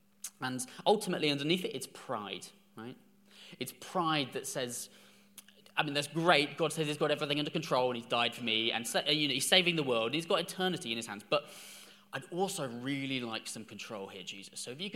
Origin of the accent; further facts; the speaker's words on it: England, United Kingdom; and it's difficult because we're English and we don't really show anything that, obviously